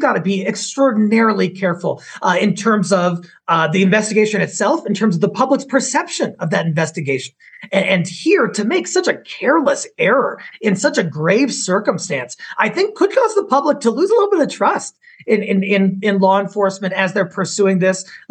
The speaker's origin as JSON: {"language": "English", "region": "Colorado", "country": "United States", "tie": "born or raised there", "said": "we have even in the Elijah McClain case out of Colorado, my home state"}